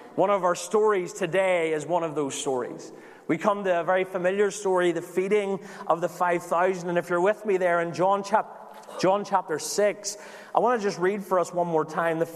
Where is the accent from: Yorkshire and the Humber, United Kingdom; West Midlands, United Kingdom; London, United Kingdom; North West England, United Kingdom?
London, United Kingdom; moved away; And I came across from London, England, over 4,000 miles apart.